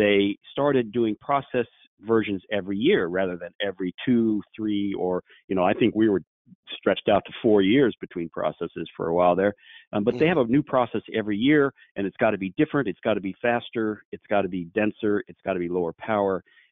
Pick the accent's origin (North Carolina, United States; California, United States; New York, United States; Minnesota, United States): California, United States; Yeah, you know, I grew up in Silicon Valley. I grew up with Apple